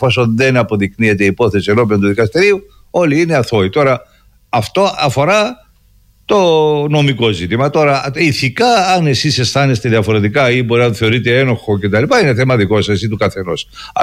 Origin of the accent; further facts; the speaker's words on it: Cyprus; Εγώ, σαν Κύπριος φορολογούμενος πολίτης, θα το πω ότι δεν είναι λάθη που κάνουν.